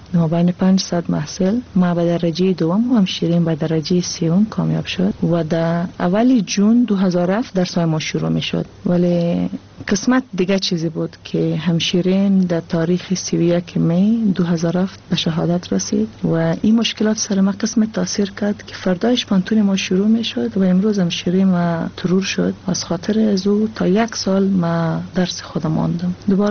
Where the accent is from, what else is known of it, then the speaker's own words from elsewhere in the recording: Afghanistan; بعد از افغانستان آمدیم،